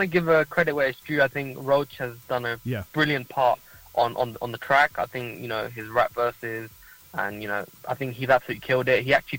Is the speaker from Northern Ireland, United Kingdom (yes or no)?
no; London, United Kingdom; I'm 25. I'm from London.